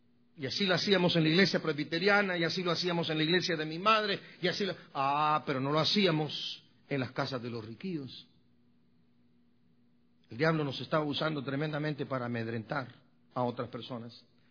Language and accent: Spanish; Guatemala; Yo formaba parte de un grupo pequeño, como de unos 6-7 energúmenos, jóvenes estúpidos, allá en mi pueblo, en Guatemala